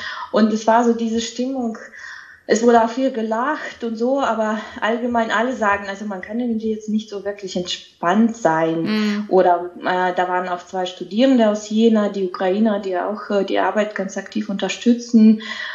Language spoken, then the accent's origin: German; Belarus; first language Belarusian; German is a second language; Meine Muttersprache ist Belarusisch und Russisch und in Belarus sind 2 Sprachen, staatliche Sprachen.